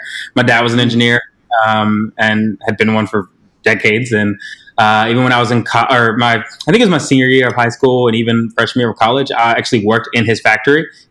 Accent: North Carolina, United States; also born or lived in Virginia; now in Chicago, United States; I'm originally from North Carolina / Virginia, so those places definitely have my heart and probably a little bit of my voice / accent.

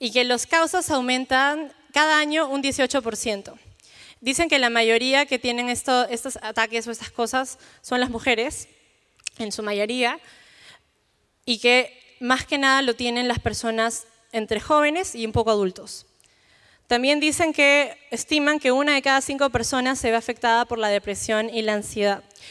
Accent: Peru; como buen peruano, ¿qué desayuna uno después de Navidad?

